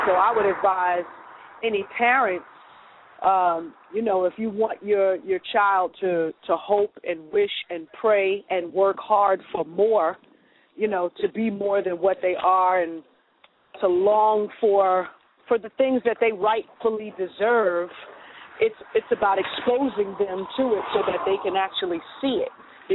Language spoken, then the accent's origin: English; Brooklyn, New York, United States; I mean, you're in that area, and I grew up in Brooklyn.